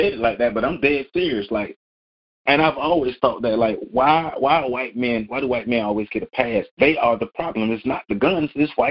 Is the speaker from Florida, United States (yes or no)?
yes; Tallahassee, Florida, United States; But I remember, you know, growing up on South Side of Tallahassee, I would hear gunshots all the time, but I didn't see a lot of guns until I got older.